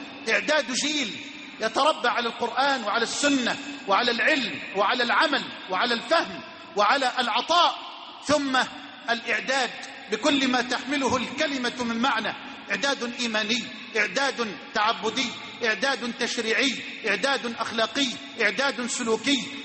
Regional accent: Egypt

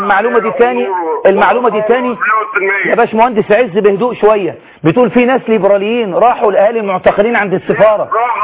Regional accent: Egypt; احنا كلنا مصريين

